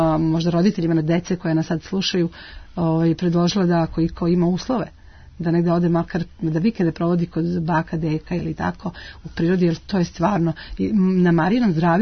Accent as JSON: {"language": "Serbian", "town": "Prizren", "region": "Prizren District", "country": "Kosovo", "said": "Ja sam inače sa Kosova, iz Prizrena, koji je u Kotlini i koji je okružen planinama. I ja sam od svog rođenja, znači, navikla da gledam u zeleno."}